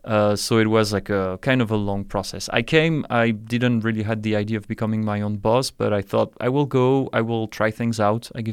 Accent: Paris, Île-de-France, France; moved away as an adult; now in China; I'm from Paris. I've been in China now for almost 8 years. And as you're listening to this podcast, I think I will just turn 35 in a couple of days.

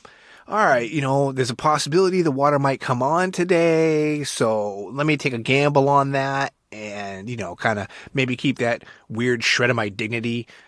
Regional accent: New England, United States; I'm from New England originally, so I can, you know, handle this stuff.

